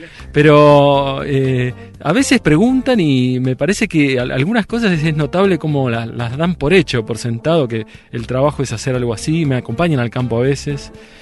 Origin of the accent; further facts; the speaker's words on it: Buenos Aires, Argentina; now in San Luis, Argentina; Me crié en Buenos Aires, en la capital, pero hace 4 años vivo en San Luis, por una decisión más que nada familiar. Con mi esposa nos vinimos a San Luis y nos radicamos acá